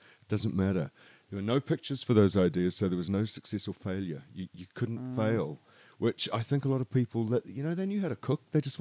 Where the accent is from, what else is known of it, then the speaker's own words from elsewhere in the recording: New Zealand; like all Kiwis, you know, I'm bits are from everywhere.